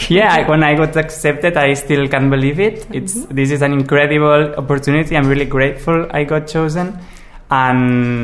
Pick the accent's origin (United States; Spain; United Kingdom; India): Spain; Catalonia; I'm from Barcelona, well, from a village near Barcelona